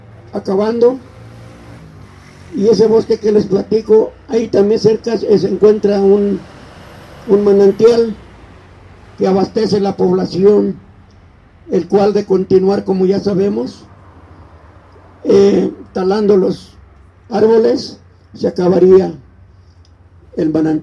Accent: Temoaya, State of Mexico, Mexico; yo vengo de la comunidad Otomí del Estado de México, Temoaya se llama.Mi pueblo

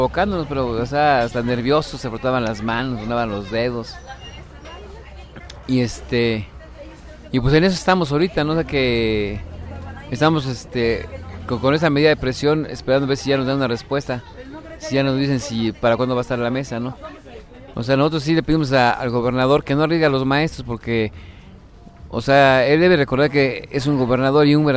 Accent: Veracruz, Mexico; una inmensa cantidad de maestros que somos de Veracruz, pero estamos acá.

